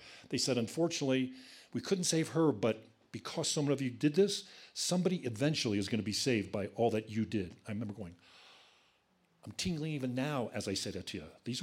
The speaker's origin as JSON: {"language": "English", "region": "Virginia", "country": "United States", "said": "They're from Ethiopia. I'm from Virginia."}